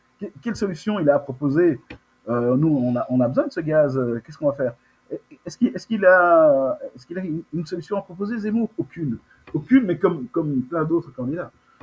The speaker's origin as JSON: {"language": "French", "region": "Brussels", "country": "Belgium", "tie": "born there", "said": "je suis né à Bruxelles. Je suis né ici. Et c'est pas Zemmour et toute sa clique de racistes négrophobes fous furieux qui vont me chasser d'où je suis, d'où je suis né. Je suis né ici avec la grande fierté de mes origines congolaises"}